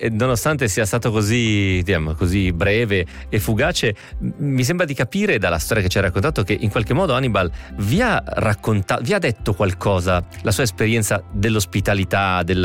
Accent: Piedmont, Italy; Io lo dico da piemontese

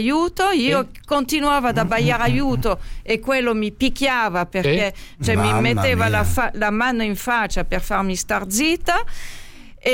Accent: France; io sono francese

